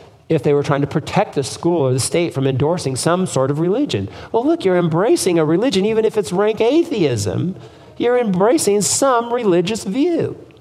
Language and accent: English; San Jose, California, United States; I grew up in San Jose, and I remember this high-rise building that every year, right on the side of a four-lane highway, was this high-rise building, peace on earth.